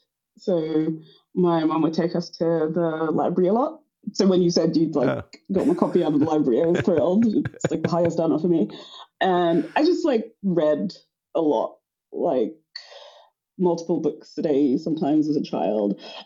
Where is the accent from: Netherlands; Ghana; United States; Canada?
Ghana; because I am Ghanaian